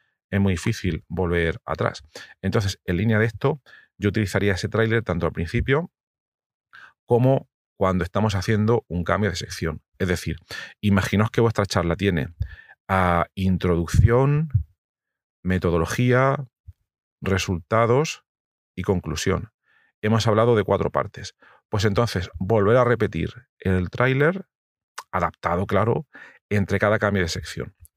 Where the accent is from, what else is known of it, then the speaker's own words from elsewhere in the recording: Region of Murcia, Spain; Que aguantéis el calor, los que no sois de Murcia, los que somos de Murcia no da igual.